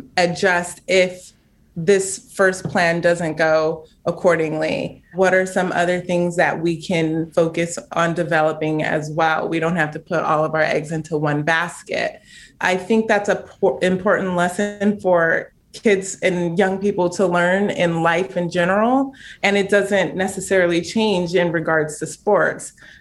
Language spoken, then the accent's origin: English; Chino Hills, California, United States; I'm from Chino Hills, so